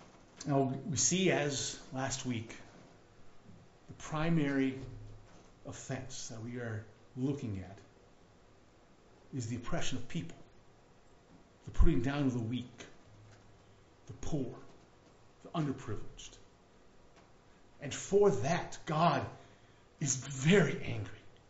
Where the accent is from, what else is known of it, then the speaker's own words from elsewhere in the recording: United States; I'm as American as anybody, really. I mean, look at me, blonde hair, blue eyes, 6'3". I'm American, right?